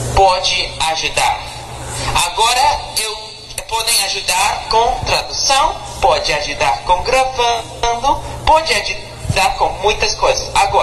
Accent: United States; Portuguese is a second language; eu sou americano, sou um estudante da universidade, eu estudo economia, mas também falo português e inglês

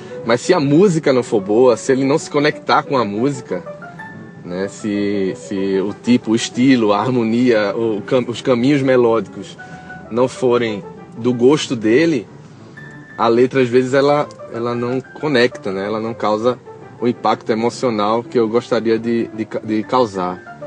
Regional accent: Recife, Pernambuco, Brazil; sou de Recife, Pernambuco, músico e compositor.

